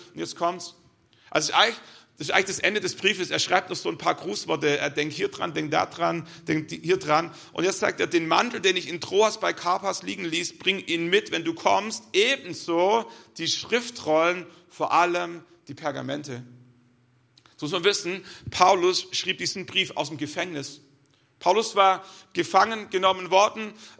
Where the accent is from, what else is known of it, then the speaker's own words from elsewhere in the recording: Germany; Ich bin ein Mann, ich bin Deutscher, ich bin Pastor, ich bin Vater von 3 Kindern und ich bin Christ.